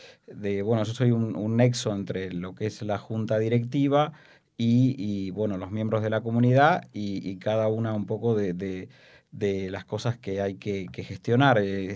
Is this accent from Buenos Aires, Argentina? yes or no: yes; Buenos Aires, Argentina; moved away as an adult; now in Spain; Mira, yo he llegado a España en el año 2002. Uh-huh. Efectivamente, soy argentino, nacido en Buenos Aires.